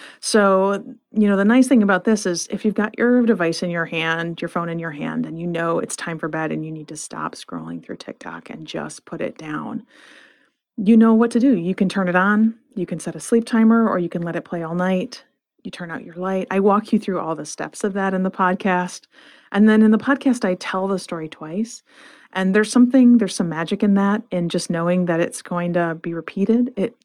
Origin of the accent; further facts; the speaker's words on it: Flint, Michigan, United States; And I grew up in Flint, Michigan. And, you know, it wasn't a super safe place even then.